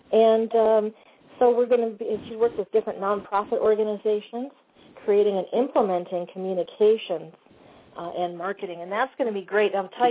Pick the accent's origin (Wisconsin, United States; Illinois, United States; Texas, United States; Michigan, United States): Illinois, United States; Chicago; I remember when I was born and raised in Chicago as well and had relatives from Florida